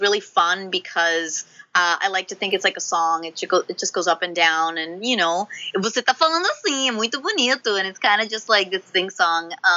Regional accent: Colombia; I guess I'll start from the beginning. I was born and raised in Colombia, the country, not Columbia, Canada or Columbia University. I grew up in Colombia, a little bit multicultural because I have an American grandma and a grandfather from Spain.

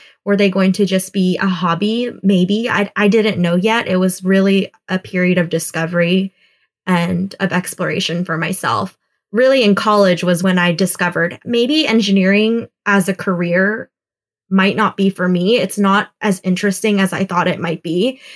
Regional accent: Houston, Texas, United States; I grew up in Houston, Texas.

